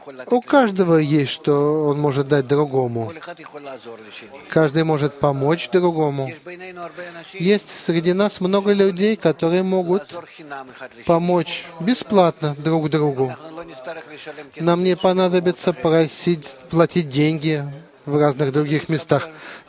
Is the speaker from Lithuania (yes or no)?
no; Naples, Campania, Italy; я из Неаполя.